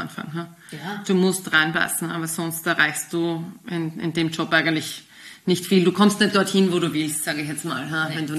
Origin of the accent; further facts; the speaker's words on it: Austria; Also bei uns in Österreich war ja das damals auch nicht so groß, ja.